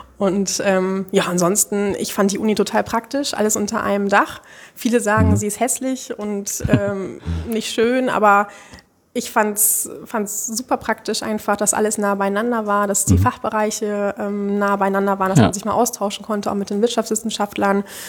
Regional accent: Rhineland, Germany; Aber als Rheinländer weiß man ja, dass es am 11.11. anfängt.

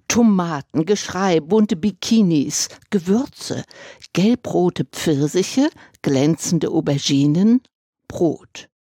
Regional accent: Dresden, Saxony, Germany; born there; ich bin in Dresden geboren.

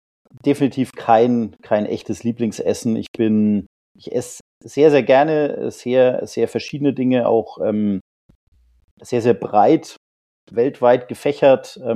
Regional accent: Bavaria, Germany; Landkreis Coburg, genau. Nicht aus Lautertal direkt, sondern eher ein anderes Dorf im Landkreis Coburg. Aber genau, ich komme aus der Region. Ich bin nie ernsthaft weggezogen. Bin auch heute noch hier.

